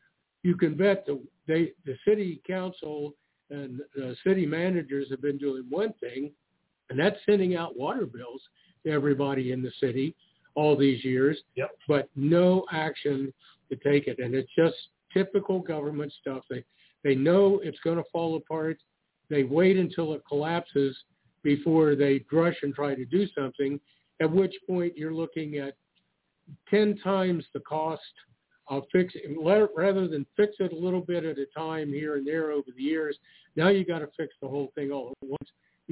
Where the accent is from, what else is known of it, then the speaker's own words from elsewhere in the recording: Ironton, Ohio, United States; Oh yeah, well, my hometown, Ironton, Ohio, during the 90s